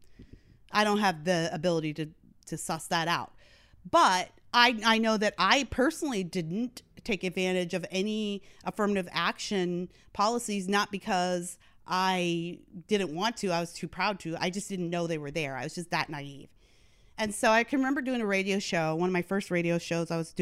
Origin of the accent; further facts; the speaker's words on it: Canada; now in United States; I grew up in Canada. And then when I moved to the United States, I kind of missed the political boat on affirmative action.